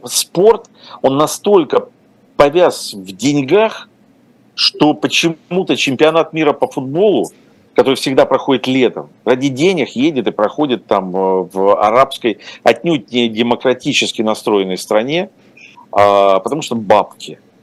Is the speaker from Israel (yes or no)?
no; Ukraine; now in Russia; прожив там те же 20-30 лет в России, но при этом родился и вырос в Украине, я российский режиссер